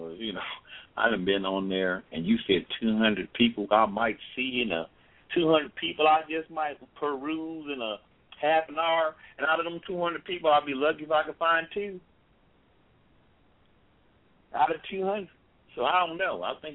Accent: Houston, Texas, United States; from Houston, Texas

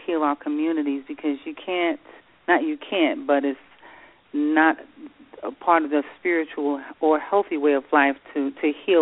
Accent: Brooklyn, New York, United States; also born or lived in Winston-Salem, North Carolina; I actually was born in Winston-Salem, North Carolina. Left here as a child, and I was raised in Brooklyn, New York. So I'm a New Yorker, an African, but raised in New York.

